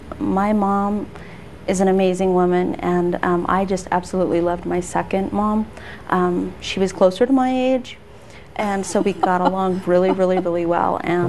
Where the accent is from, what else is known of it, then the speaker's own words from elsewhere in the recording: United States; born there; I was actually born down there.